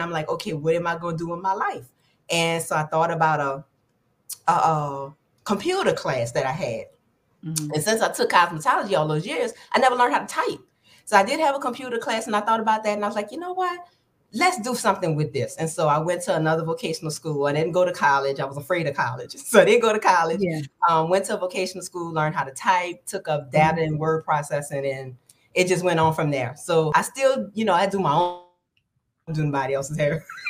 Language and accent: English; New Orleans, Louisiana, United States; I guess for me, I mean, it was great for me. I grew up in a neighborhood where, you know, it was one of those things where parents looked out for other people's kids.